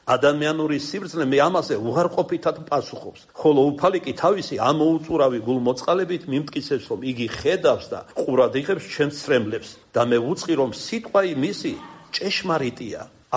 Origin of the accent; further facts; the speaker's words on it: Kartli, Georgia; ქართლელი ვარ, ქართულად ვეთქვი.